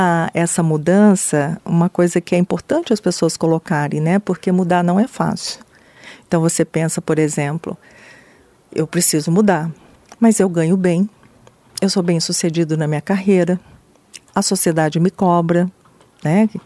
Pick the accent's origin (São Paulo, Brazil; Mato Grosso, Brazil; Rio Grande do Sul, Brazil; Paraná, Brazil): Mato Grosso, Brazil; Cuiabá; Eu sou cuiabana... Amo minha cidade, amo minha terra, minha família é daqui.